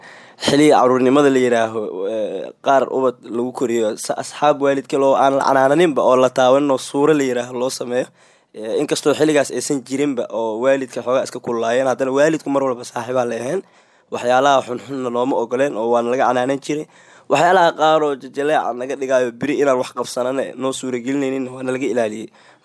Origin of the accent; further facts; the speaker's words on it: Jowhar, Hirshabelle, Somalia; magaalada Jowhar ku soo barbaaray intaan aan ku soo koray dugsi quraanka markaa bilaabay waa yaraa adiga 4 jir ilaa 5 jir aha anoo yaraa leegii oo ku soo barbaaray ilaa iyo qaangaarnimo